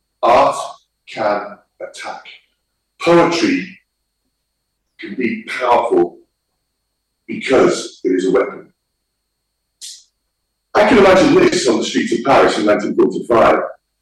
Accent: Liverpool, North West England, United Kingdom; I'm from Liverpool. Because I came from Liverpool, I had the privilege

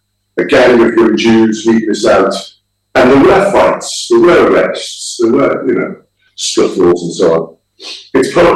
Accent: Liverpool, North West England, United Kingdom; Because I came from Liverpool

